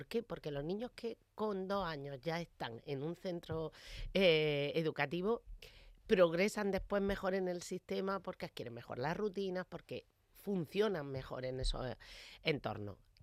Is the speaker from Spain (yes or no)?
yes; Almería, Andalusia, Spain; yo como soy de Almería, las aulas matinales, que ahora son habituales en todos los centros